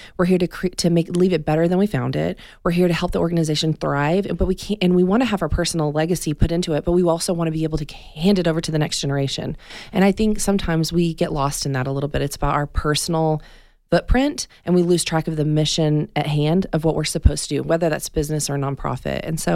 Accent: Texas, United States; moved away as an adult; So I was born and raised in Texas. I was there for the first 20 years of my life, 19 years of my life.

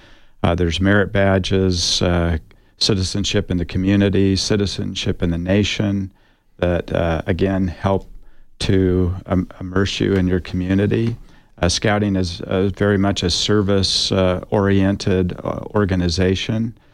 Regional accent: Tempe, Arizona, United States; I grew up in Tempe

